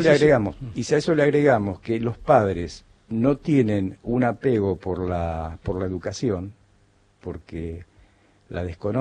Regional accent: Argentina; somos argentinos

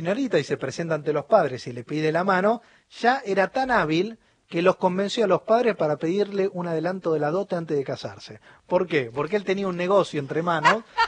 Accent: Argentina

